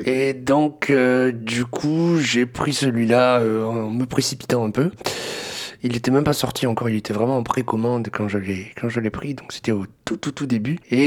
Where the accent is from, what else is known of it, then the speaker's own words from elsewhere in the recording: Toulouse, Occitanie, France; j'ai 25 ans, je viens de Toulouse et je suis un passionné de son.